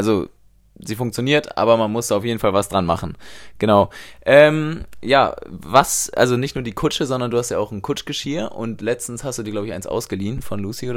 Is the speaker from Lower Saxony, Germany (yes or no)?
yes; Lower Saxony, Germany; Wir sind aus Niedersachsen